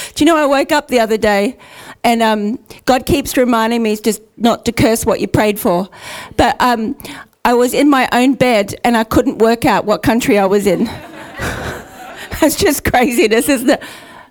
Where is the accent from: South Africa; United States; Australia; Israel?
Australia; But one of my filters is I'm Australian.